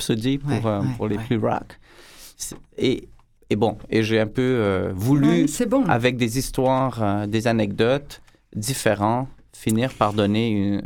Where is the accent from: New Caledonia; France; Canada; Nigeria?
Canada; Quebec; also born or lived in Hungary; je suis un Québécois qui a des origines hongroises et je suis fortement marqué par mon éducation familiale et j'ai quand même fait une bonne partie de mon école primaire là-bas.